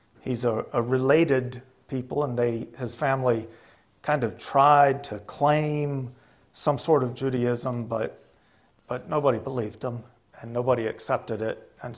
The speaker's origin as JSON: {"language": "English", "region": "East Coast", "country": "United States", "tie": "born or raised there", "said": "I grew up on the East Coast, and so we could go into the mountains, and we could go a whole lot farther than that."}